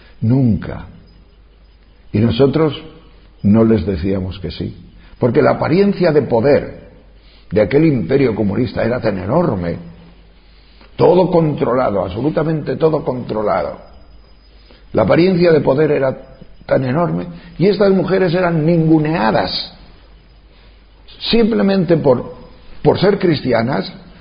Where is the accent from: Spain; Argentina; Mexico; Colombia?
Spain; Madrid, Community of Madrid; nos preguntaban, ¿de dónde sois? De Madrid.